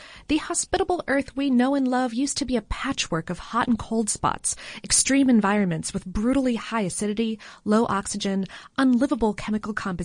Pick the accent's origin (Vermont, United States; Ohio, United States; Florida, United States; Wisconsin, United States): Florida, United States; Sorry, Florida. I'm from Florida. I love you, Florida.